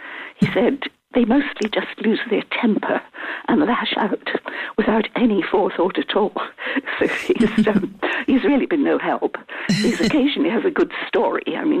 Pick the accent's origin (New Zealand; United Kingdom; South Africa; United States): United Kingdom; Scotland; I come from the East Duke of Fife, which is about less than an hour from Edinburgh. And the town I grew up in, which is a fishing village, is only 10 miles from St. Andrews, so it's not really remote